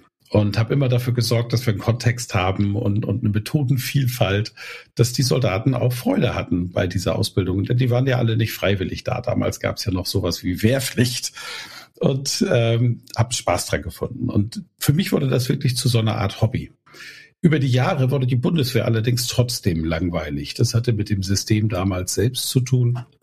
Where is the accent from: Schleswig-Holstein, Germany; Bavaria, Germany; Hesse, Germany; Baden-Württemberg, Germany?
Schleswig-Holstein, Germany; Ich bin in einem Dorf groß geworden in Schleswig-Holstein. Das war ein Dorf, das wenig akademische Mitglieder hatte in seiner Gesellschaft.